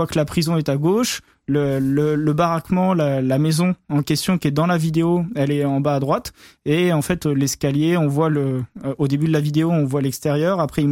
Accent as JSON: {"language": "French", "country": "France", "said": "moi, je suis français"}